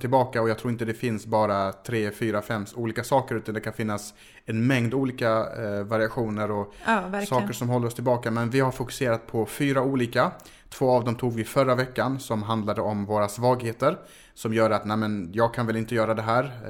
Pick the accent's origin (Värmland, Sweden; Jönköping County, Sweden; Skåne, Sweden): Skåne, Sweden; Malmö; Men vi ska ner till Malmö i alla fall. Min uppväxtort kan man säga.